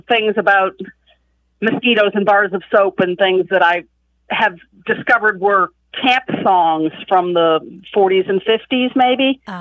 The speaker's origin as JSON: {"language": "English", "region": "Massachusetts", "country": "United States", "tie": "born or raised there", "said": "When I was growing up in New England, outside Boston, my dad used to say this little thing all the time to children, sort of as an entertainment."}